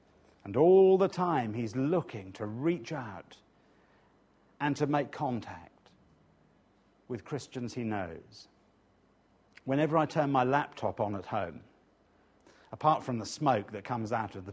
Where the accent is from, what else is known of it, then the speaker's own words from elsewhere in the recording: England, United Kingdom; Let me just mention two, and obviously being English doesn't help.